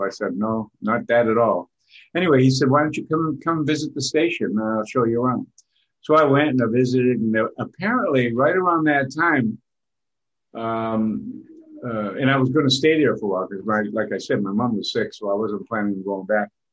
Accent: Boston, Massachusetts, United States; also born or lived in California; even though I was from Boston, I had been in California for 8 years. So I was totally California minded.

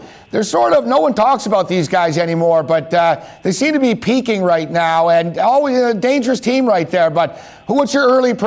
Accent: Montreal, Quebec, Canada; I'm from Montreal

